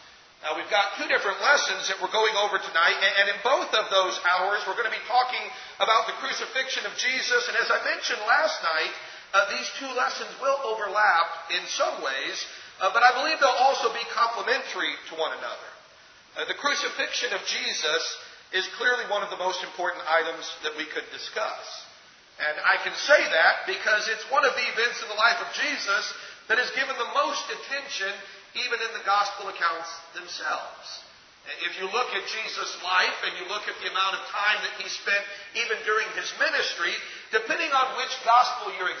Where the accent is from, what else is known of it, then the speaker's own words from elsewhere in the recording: Midwest, United States; I'm from the South, at least now. I grew up in the Midwest, but I live in the South